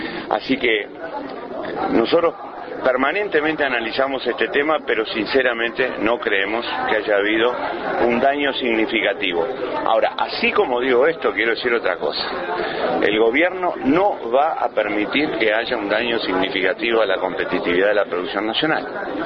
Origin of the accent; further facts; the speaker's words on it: Uruguay; como uruguayo